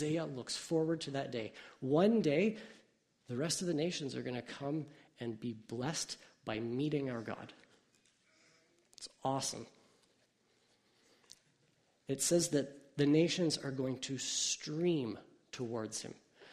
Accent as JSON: {"language": "English", "town": "Hamilton", "region": "Ontario", "country": "Canada", "tie": "born or raised there", "said": "I grew up in Hamilton and traveled to Toronto all the time."}